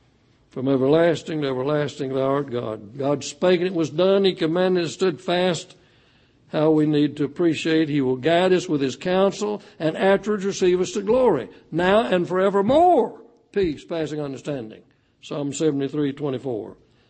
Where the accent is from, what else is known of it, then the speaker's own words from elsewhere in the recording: Sherman, United States; And I told Brother John Elmore, who led singing in my hometown of Sherman, that that was one of my favorite songs